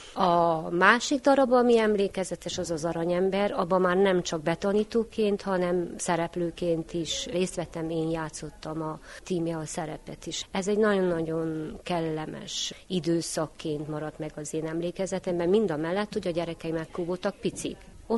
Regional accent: Fenyéd, Harghita, Romania; Én Fenyédről származom, ott nem volt az én fiatalkoromban már ekkora hagyománya.

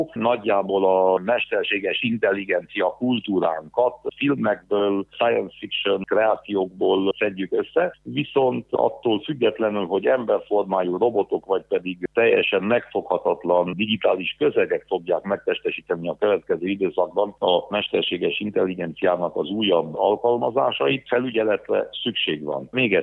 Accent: Transylvania, Romania; jelen pillanatban legalábbis otthon Erdélyben én nem mondanám azt

